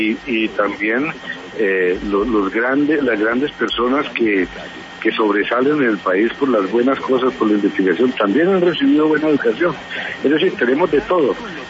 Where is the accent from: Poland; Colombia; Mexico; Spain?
Colombia; nosotros como colombianos o como integrantes de una comunidad universitaria no podemos permitir que se siga estigmatizando la institución